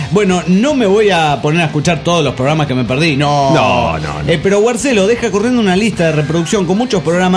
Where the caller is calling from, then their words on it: Montreal, Quebec, Canada; desde Montreal, Canadá.